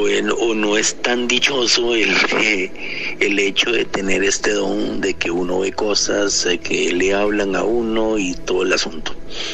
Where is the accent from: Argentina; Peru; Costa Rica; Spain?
Costa Rica; yo soy de Costa Rica